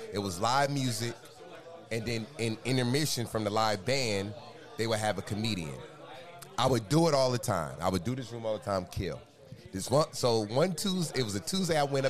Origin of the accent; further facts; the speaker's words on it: New Jersey, United States; Was in Maryland and D.C. So I'm technically a DMV comedian, but I'm from Jersey.